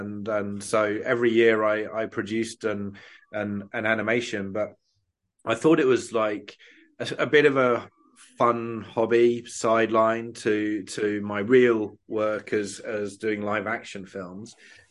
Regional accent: United Kingdom; like many people growing up in Britain, my main experience of animation was kind of Danger Mouse and Disney.

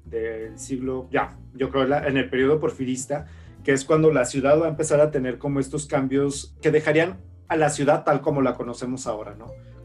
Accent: Zacatecas, Mexico; obviamente soy de Zacatecas, voy a decir que es hermoso

